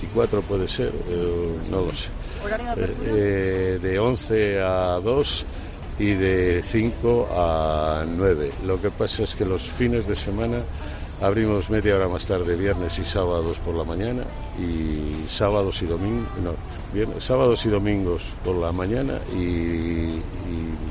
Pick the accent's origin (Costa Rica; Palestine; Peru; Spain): Spain; Valladolid, Castile and León; tengo mucho tema de Valladolid, soy de Valladolid.